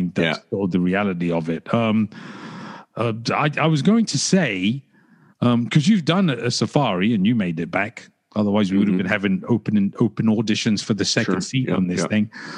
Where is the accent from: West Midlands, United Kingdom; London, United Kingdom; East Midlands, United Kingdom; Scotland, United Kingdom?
London, United Kingdom; Hackney; I grew up in Hackney. He grew up in London Fields, which is 4 blocks over from where I lived in Hackney.